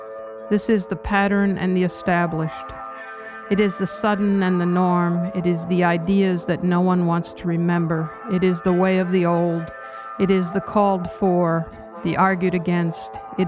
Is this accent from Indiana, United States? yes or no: yes; Indiana, United States; Although I grew up in Indiana, the Midwest does include a large portion of the United States.